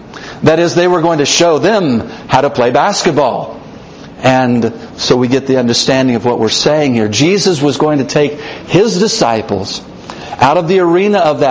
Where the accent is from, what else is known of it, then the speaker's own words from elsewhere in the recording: Kansas, United States; I was a farm boy. I grew up in Kansas.